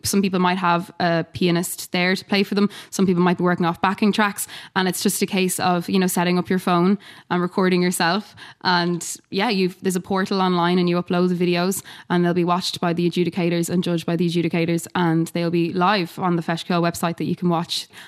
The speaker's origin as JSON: {"language": "English", "town": "Dublin", "region": "Leinster", "country": "Ireland", "tie": "born or raised there", "said": "I'm 23 years of age and I'm a mezzo-soprano born and raised in Dublin."}